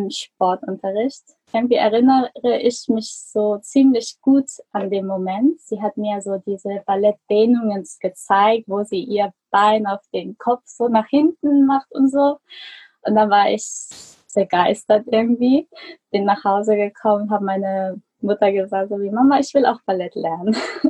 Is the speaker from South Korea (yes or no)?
yes; South Korea; also born or lived in Germany; Genau, ich bin eigentlich in Deutschland geboren. Und ich bin aber eine Südkoreanerin, habe meine beiden Eltern sind Südkoreaner.